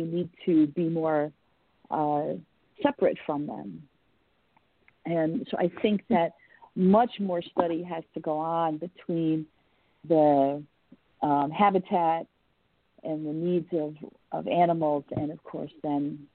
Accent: Endicott, New York, United States; I grew up in Endicott, New York, and we used to drive to Binghamton a lot.

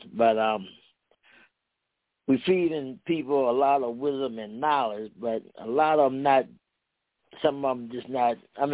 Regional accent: Maryland, United States; Yeah, I'm from Maryland, and I watch you guys all the time on YouTube.

